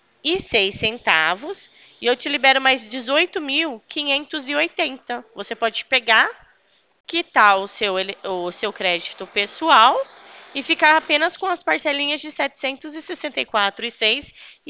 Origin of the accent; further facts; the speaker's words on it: São Paulo, Brazil; eu sou do interior de São Paulo